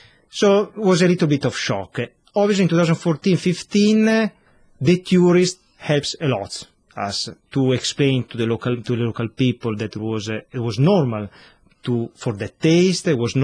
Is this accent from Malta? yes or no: yes; Malta; English is a second language; even if I'm from Malta, but I'm, actually I'm living in Gozo in Malta, so they register as a Maltese.